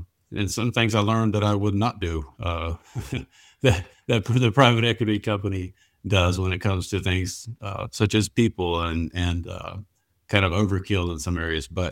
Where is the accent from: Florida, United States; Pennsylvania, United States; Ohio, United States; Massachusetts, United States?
Florida, United States; I'm from North Florida, which is basically a lot of people consider it Georgia. It's not the beaches and palm trees as much. So, you know, I'm a country boy